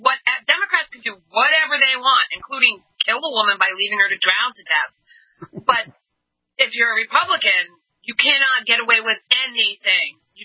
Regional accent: Massachusetts, United States; I'm from Massachusetts. You know that.

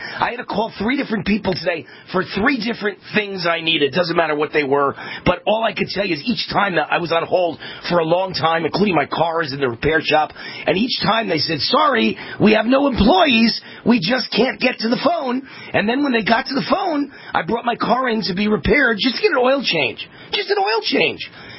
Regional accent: Mount Vernon, New York, United States; And by the way, I'm from Mount Vernon, New York. I'm one of the few famous white people ever from Mount Vernon, New York.

